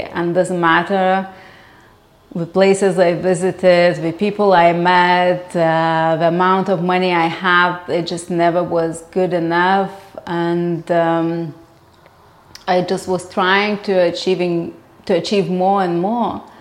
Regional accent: Lithuania; I grew up in Lithuania, which is a small Baltic country

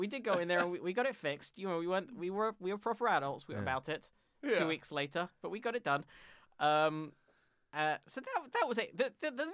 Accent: London, United Kingdom; I grew up in the London suburbs.

